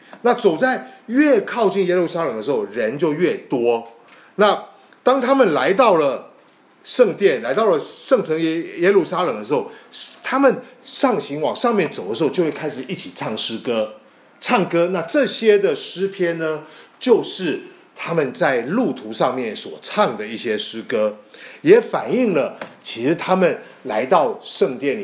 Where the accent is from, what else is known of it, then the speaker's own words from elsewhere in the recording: Taipei, Taiwan; 我还记得我小时候是住在台北的乡下的地方。那我上学的时候呢，要从家里出发，要经过田地，两边都是那个种稻子的田地。